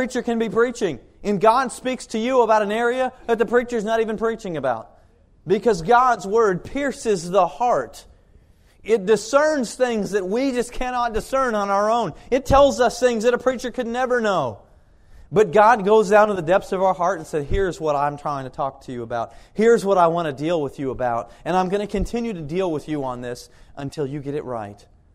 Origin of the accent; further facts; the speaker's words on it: Kansas, United States; now in Florida, United States; and I grew up in Kansas, and so I hated the Denver Broncos.